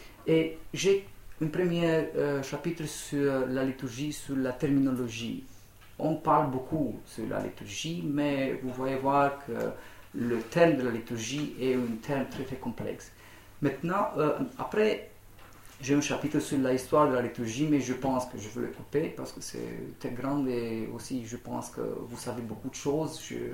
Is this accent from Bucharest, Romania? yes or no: no; Sibiu, Sibiu County, Romania; French is a second language; Je travaille à la faculté de théologie du Sibiu en Transylvanie.